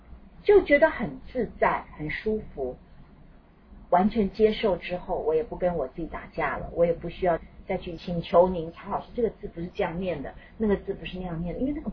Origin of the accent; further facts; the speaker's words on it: Yilan County, Taiwan; born there; 因为我是在宜兰出生的